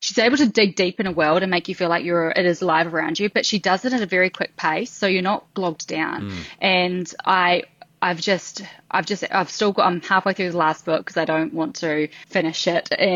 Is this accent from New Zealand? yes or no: yes; New Zealand; born and bred in New Zealand, so I get back there quite a lot.